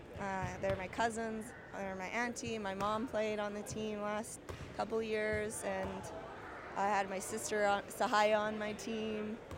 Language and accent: English; British Columbia, Canada; I'm from the Smilkameen, the lower Smilkameen in the Okanagan.